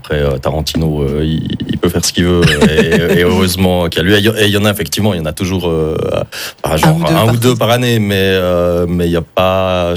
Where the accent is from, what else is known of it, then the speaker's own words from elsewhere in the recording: Neuchâtel, Switzerland; on est toujours prêt en avance en tant que Neuchâtelois